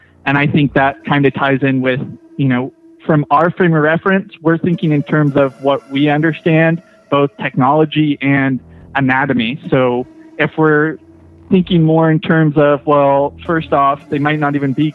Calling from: Fortuna, California, United States; I'm calling from Northern California, Fortuna, land of the El Nasties.

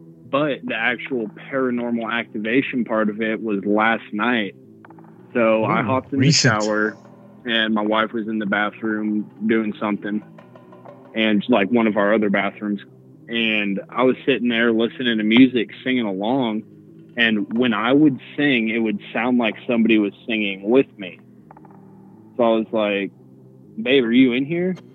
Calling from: Denver, Colorado, United States; from Denver. I've called you guys before.

